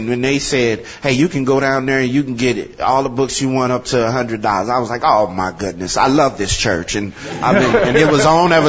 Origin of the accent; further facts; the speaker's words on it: St. Louis, Missouri, United States; I'm from North St. Louis